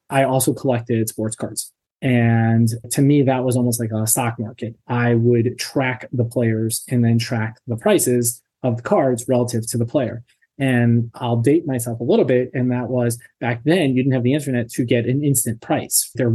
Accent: New Jersey, United States; The long story short is I grew up in New Jersey and grew up in a great family, but not entrepreneurial minded.

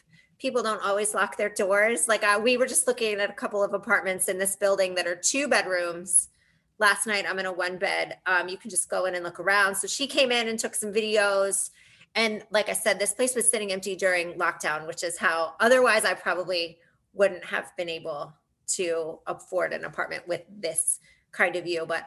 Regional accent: Staunton, Virginia, United States; also born or lived in Morocco; So I'm from Stanton, Virginia, and my parents still live there and that kind of thing.

